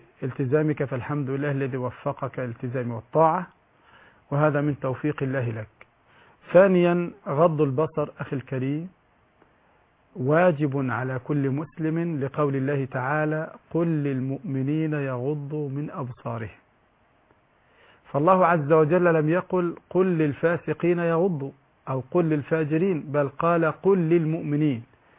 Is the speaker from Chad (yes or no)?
no; Egypt; حتى عندنا في مصر الآن عدد النساء توليد طبيبات كثير جدا